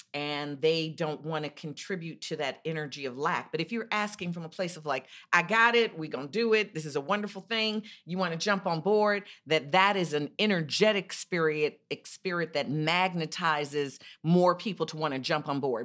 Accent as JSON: {"language": "English", "town": "Chicago", "region": "Illinois", "country": "United States", "said": "I'm from Chicago."}